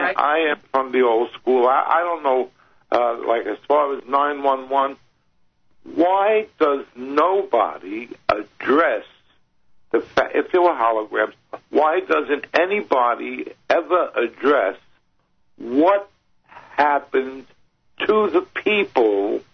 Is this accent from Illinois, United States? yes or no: no; New Jersey, United States; I'm from New Jersey, and I had the opportunity Sunday night to listen into your show.